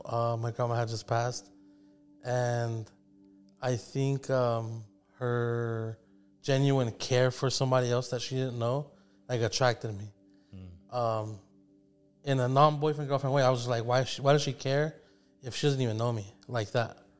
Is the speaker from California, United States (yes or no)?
yes; Paramount, California, United States; Well, I grew up in, like, Paramount.